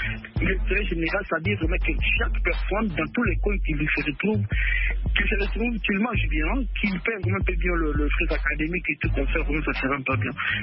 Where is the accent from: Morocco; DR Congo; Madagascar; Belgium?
DR Congo; Tshikapa, Kasaï; now in Kinshasa, DR Congo; j'ai quitté Chikapa pour venir ici à Kinshasa étudier